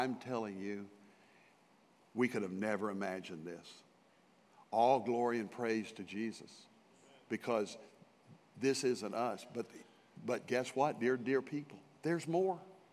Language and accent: English; Fort Worth, Texas, United States; which is a church plant from Prestonwood over in Southwest Fort Worth, my hometown, good old Cowtown.